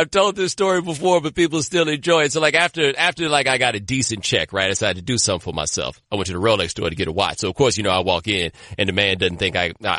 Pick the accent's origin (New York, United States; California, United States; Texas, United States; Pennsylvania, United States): Texas, United States; Houston; I'm from Houston, right? Like, that's my city.